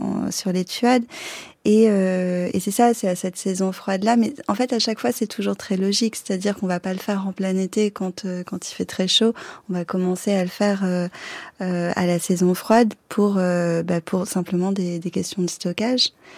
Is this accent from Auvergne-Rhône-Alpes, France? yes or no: yes; Le Cheylard, Auvergne-Rhône-Alpes, France; Moi, je viens du Cheylard. Je suis née à Saint-Agrève, mais je vis et travaille.